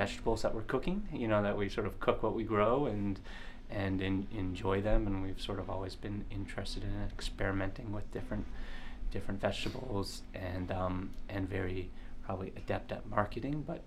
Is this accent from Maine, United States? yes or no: yes; Maine, United States; And I grew up in Maine.